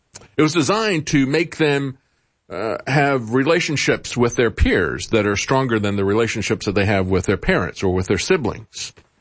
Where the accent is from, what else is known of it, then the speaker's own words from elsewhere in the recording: Florida, United States; Growing up in Florida, all the people who had escaped from Castro's communism, those Cubans who had come to Florida, boy, they hated communism.